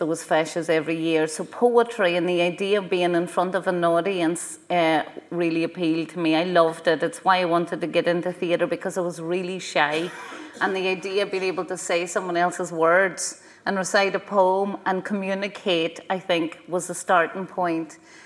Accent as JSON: {"language": "English", "town": "Carndonagh", "region": "County Donegal", "country": "Ireland", "tie": "born or raised there", "said": "I grew up in Carndonagh, which is right in the centre of the peninsula, and went to secondary school there, went to university in Coleraine, studied science."}